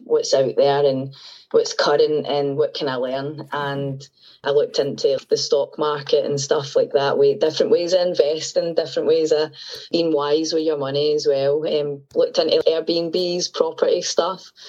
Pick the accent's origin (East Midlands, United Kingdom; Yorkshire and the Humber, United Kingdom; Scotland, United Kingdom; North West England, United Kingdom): Scotland, United Kingdom; Glasgow; I'm 35 and I'm from Glasgow.